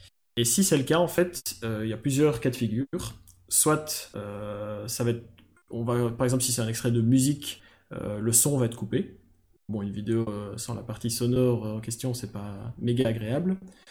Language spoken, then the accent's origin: French; Belgium; Oui, moi, je suis belge. Les deux autres, pas. Mais moi, je suis belge. Ça s'entend, tant que ça?